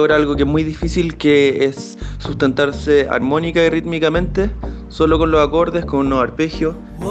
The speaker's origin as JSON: {"language": "Spanish", "country": "Portugal", "said": "de Portugal."}